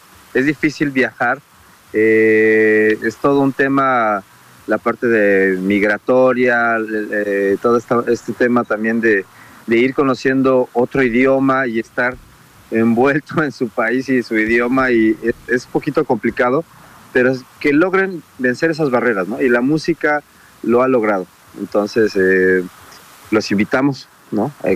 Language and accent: Spanish; Mexico; es un orgullo como mexicano